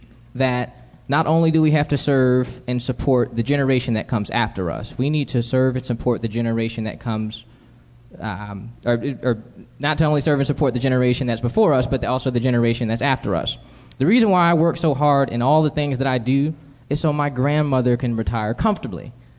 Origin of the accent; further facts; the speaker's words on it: Los Angeles, California, United States; also born or lived in Michigan / Charlotte; I was born in Michigan, the inner city of Michigan. I was raised also in Los Angeles, California. For high school, I moved to Charlotte, North Carolina, but Charlottesville is my home, for the record.